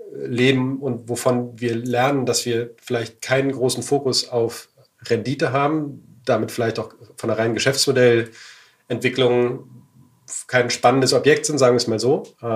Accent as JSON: {"language": "German", "region": "Berlin", "country": "Germany", "tie": "born or raised there", "said": "meine Heimatstadt Berlin ist auch eine geile Stadt."}